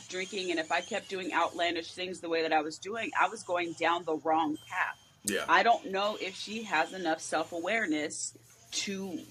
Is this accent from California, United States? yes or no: no; Colorado, United States; you know, I'm from Colorado, so I can't really speak from, you know